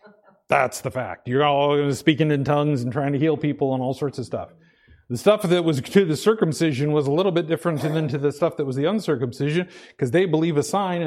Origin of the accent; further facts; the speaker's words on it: Idaho, United States; I grew up in Idaho. We called them Mormons.